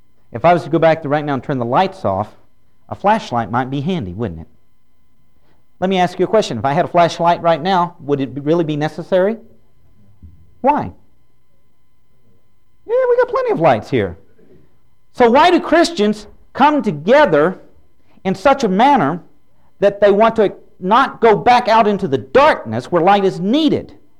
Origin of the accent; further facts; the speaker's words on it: Houston, Texas, United States; I grew up now down in Houston, Galveston, that area.